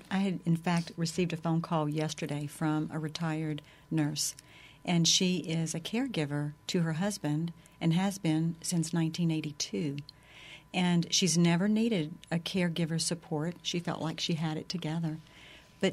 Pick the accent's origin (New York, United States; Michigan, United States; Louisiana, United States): Louisiana, United States; I mean, we grew up in South Louisiana, but we didn't really listen to a whole lot of Cajun music.